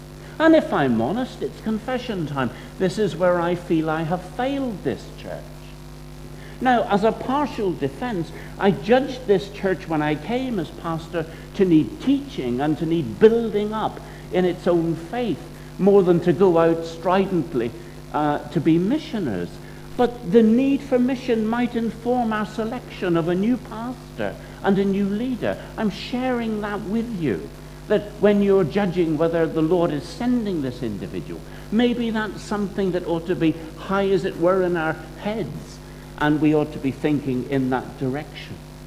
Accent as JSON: {"language": "English", "country": "Ireland", "said": "I'm from Ireland."}